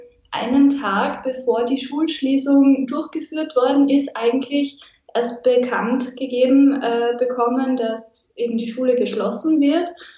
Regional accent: Styria, Austria; Ich komme aus Österreich, aus der Steiermark.

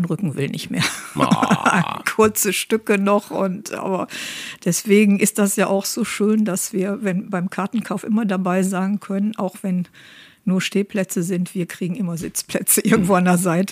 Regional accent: Oberhausen, North Rhine-Westphalia, Germany; Ich komme aus Osterfeld, tiefstes Zechengebiet, mein Opa war im Pütt und wir haben auch in einer Zechenwohnung gewohnt.

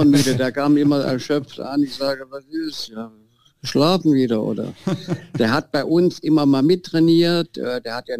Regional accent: Mansfeld, Saxony-Anhalt, Germany; Ich bin in Mansfeld groß geworden

